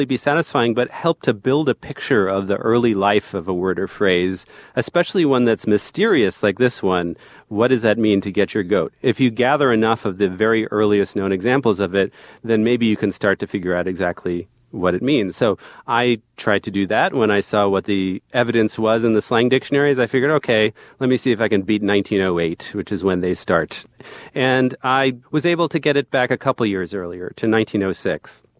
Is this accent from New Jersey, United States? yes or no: yes; New Jersey, United States; I was also born and raised in New Jersey.